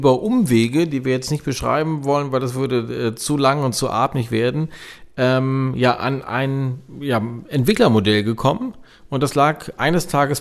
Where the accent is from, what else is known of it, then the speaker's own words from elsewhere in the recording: North Rhine-Westphalia, Germany; wie sagt man in meiner Heimat Ostwestfalen, das war ganz ordentlich